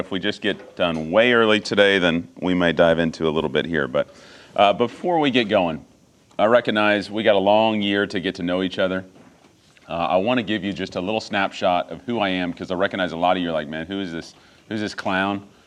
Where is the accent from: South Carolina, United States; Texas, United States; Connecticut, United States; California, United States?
Texas, United States; Dallas; moved back to where she was from, which was the Dallas area in Texas. And so I grew up in North Dallas and grew up in a non-believing home.